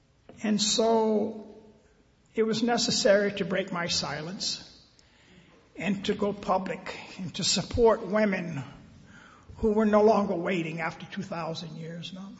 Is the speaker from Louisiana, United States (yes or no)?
yes; Louisiana, United States; I grew up in Louisiana years ago. You know, we went to segregated schools, public schools. I grew up in a little town where the schools were segregated.